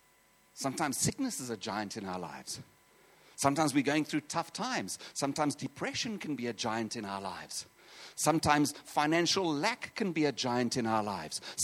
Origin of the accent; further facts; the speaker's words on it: South Africa; I come from South Africa.